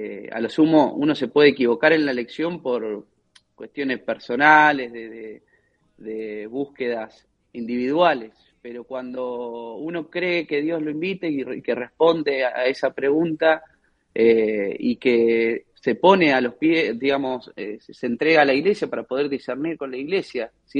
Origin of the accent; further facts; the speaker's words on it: Suipacha, Buenos Aires Province, Argentina; yo vengo de una ciudad que se llama Suipacha, que está en la provincia de Buenos Aires, queda aproximadamente a 60 kilómetros de la Basílica de Luján.